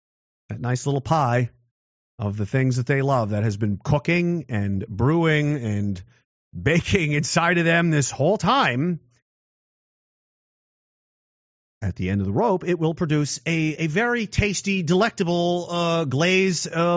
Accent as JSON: {"language": "English", "country": "Canada", "said": "Definitely where I came from. And I came from Canada, like the real Canada."}